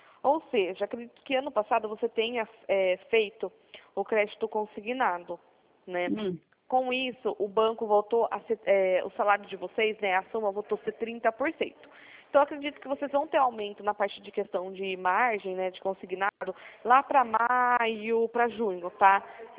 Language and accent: Portuguese; São Paulo, Brazil; da PoupaCred. Eu sou aqui de São Paulo.